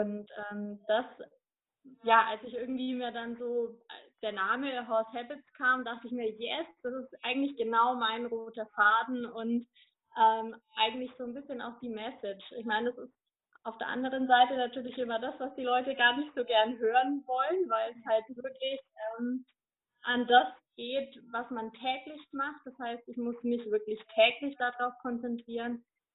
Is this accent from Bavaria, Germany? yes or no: yes; Bavaria, Germany; Ich komme aus der Region Nürnberg-Fürth-Erlangen